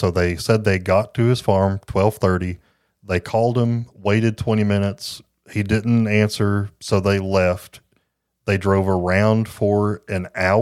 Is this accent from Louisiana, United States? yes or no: no; Tennessee, United States; And you know I'm from Tennessee.